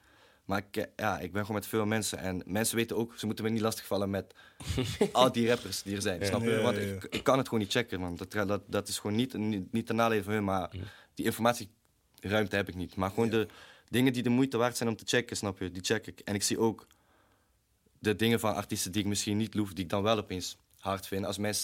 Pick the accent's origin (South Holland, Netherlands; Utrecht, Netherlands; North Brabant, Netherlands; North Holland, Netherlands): North Brabant, Netherlands; Bij ons in Brabant zeggen ze, sorry man, wil je nog cola erbij of zo?